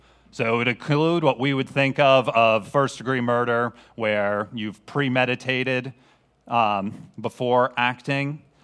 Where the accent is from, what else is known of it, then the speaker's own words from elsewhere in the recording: Connecticut, United States; also born or lived in Birmingham, Alabama / Charlotte, North Carolina; So I grew up in Connecticut, but spent 9 years of my adult life below the Mason-Dixon. Spent 5 years in Birmingham, Alabama, 4 years in Charlotte, North Carolina.